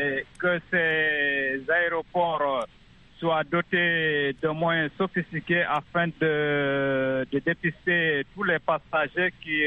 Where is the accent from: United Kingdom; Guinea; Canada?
Guinea; now in New York, United States; je suis guinéen d'origine.